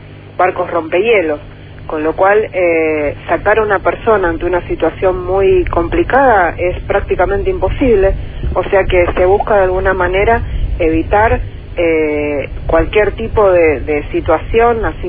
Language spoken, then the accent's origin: Spanish; San Fernando, Buenos Aires Province, Argentina; now in Buenos Aires, Argentina; Yo soy de San Fernando, o sea, la mayor parte de mi vida viví en San Fernando, pero bueno, ahora vivo en Núñez, en Capital.